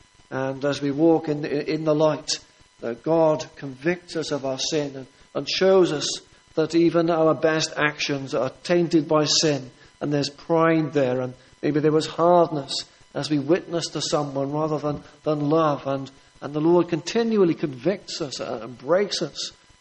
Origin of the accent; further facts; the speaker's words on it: Wales, United Kingdom; I was brought up in South Wales, and when the steel industry and the coal mines were at their height